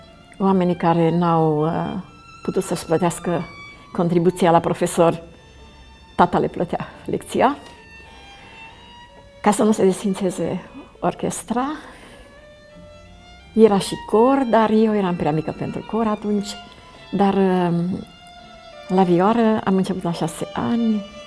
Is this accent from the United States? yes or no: no; Arad, Arad County, Romania; born there; M-am născut în Arad, într-o familie adventistă.